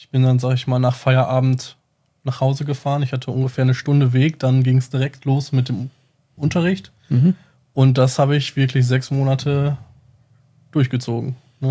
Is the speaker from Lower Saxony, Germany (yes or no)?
no; Stadtlohn, North Rhine-Westphalia, Germany; ich bin in Stadtlohn geboren und aufgewachsen, habe da auch die Realschule gemacht